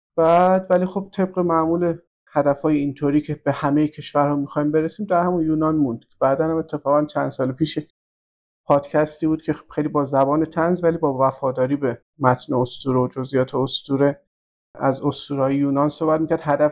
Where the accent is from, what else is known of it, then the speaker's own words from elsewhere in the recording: Iran; ما به عنوان ما ایرانیم